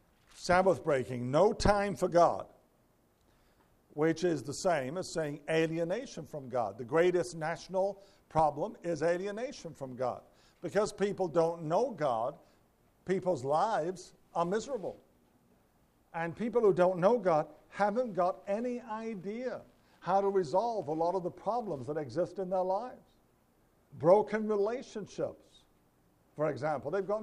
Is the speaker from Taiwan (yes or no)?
no; England, United Kingdom; now in United States; When I grew up in England, and I think in America they opened earlier than they did in England